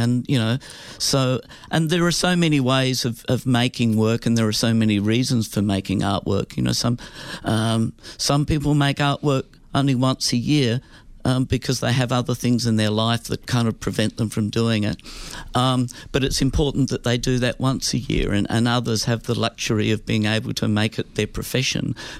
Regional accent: Hobart, Tasmania, Australia; I grew up in Hobart and...

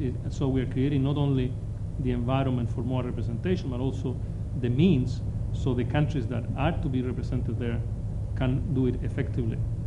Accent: Chile; English is a second language; I mean, I come from Chile

